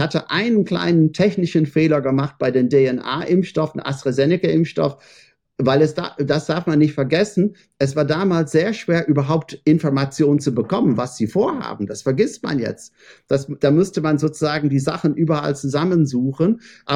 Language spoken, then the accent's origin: German; Ireland; und dann komme ich aus Irland und bin hier nicht so